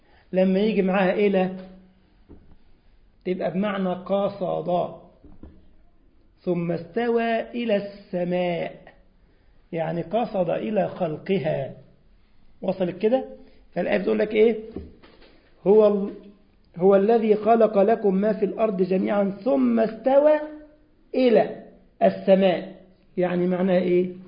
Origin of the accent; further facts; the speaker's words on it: Egypt; عندنا في مصر